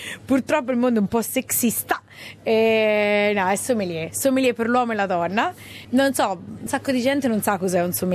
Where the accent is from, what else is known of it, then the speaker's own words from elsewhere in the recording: Marche, Italy; now in Australia; Forse ho imparato più sul vino italiano qui in Australia che quando ero in Italia, perché quando ero in Italia si vendeva solo vino marchigiano